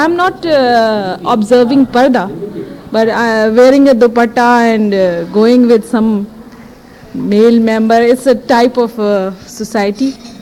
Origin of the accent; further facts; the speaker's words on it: Pakistan; Yeah, I'm a Pakistani, yes.